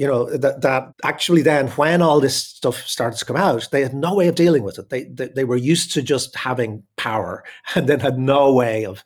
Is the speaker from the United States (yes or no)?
no; Dublin, Leinster, Ireland; near where I grew up in Crumlin, there was the children's hospital, main kind of children's hospital was there.